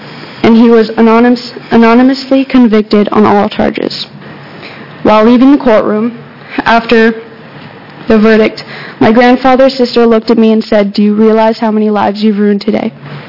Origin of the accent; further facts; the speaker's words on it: Eugene, Oregon, United States; I'm 16 years old, and I'm from Eugene, Oregon.